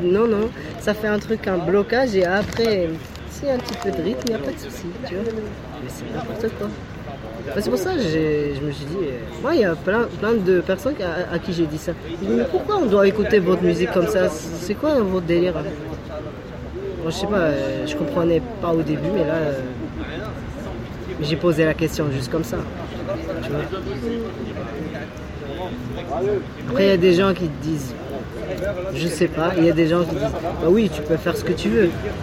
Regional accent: Morocco; now in France; je suis marocain d'origine, je vis en ce moment en France, pas beaucoup de temps mais quand même.

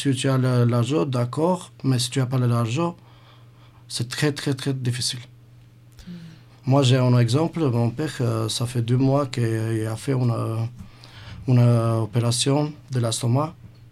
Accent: Albania; French is a second language; je viens de même moi d'Albanie, mais je suis de la communauté rom. Alors, j'ai mon famille qui habite en Albanie

